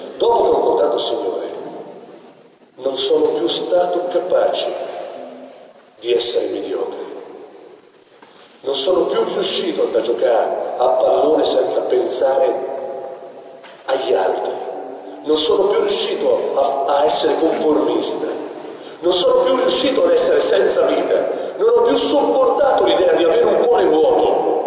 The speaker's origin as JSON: {"language": "Italian", "town": "Brugnetto", "region": "Marche", "country": "Italy", "tie": "born or raised there", "said": "a Brugnetto, il mio paese, io sono"}